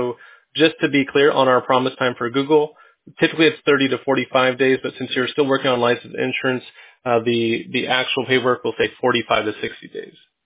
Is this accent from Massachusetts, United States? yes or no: no; San Diego, California, United States; I grew up in San Diego, so I definitely know, Escondido and surrounding through and through.